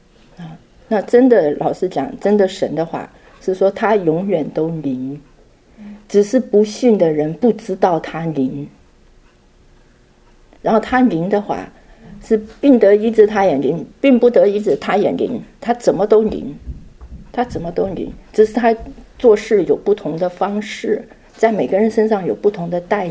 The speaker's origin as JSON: {"language": "Chinese", "country": "China", "said": "有时候我们中国人哈，对"}